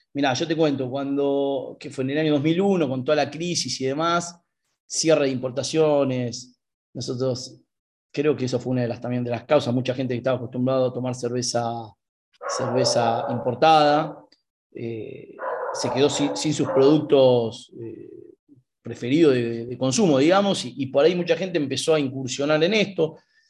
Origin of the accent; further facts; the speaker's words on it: La Plata, Buenos Aires Province, Argentina; also born or lived in Bariloche; Yo soy de La Plata, pero me fui a Bariloche a hacer una temporada por 3 meses. Me gustó tanto, me quedé 5 años.